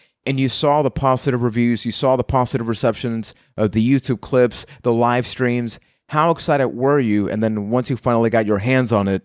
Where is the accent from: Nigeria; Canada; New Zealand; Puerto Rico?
Puerto Rico; San Juan; I am from San Juan, Puerto Rico.